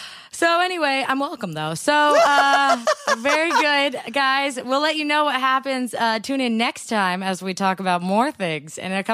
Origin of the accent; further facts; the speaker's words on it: California, United States; we're Californian.